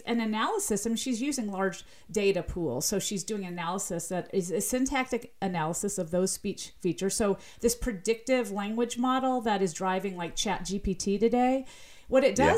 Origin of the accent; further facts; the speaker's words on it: the South, United States; accent: slight Southern accent; People that remark on my slight Southern accent, it's not because I'm saying something wrong.